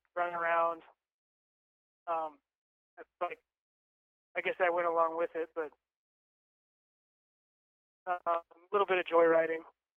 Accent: Fairbanks, Alaska, United States; we're from Fairbanks, so I would drive, like, every holiday.

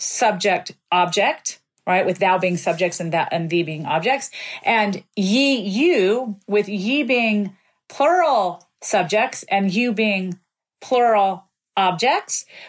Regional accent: the South, United States; You know, I grew up in the South.

